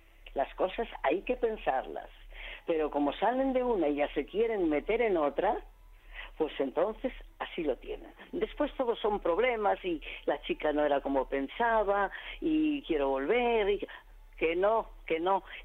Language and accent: Spanish; Galicia, Spain; Soy gallega. Por los cuatro costados o por los ocho, por como quieras.